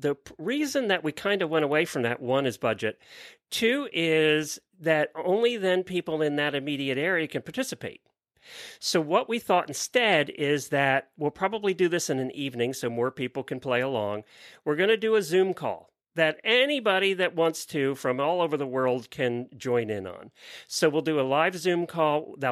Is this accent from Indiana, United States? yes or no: no; Ocala, Florida, United States; from Ocala, Florida.